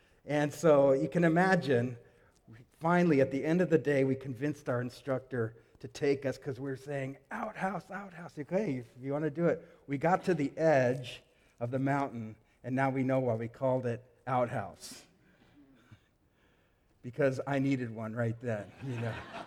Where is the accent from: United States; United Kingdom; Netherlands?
United States; Colorado; Now, I grew up in Colorado, the state in America. Colorado's like one of the mountain states.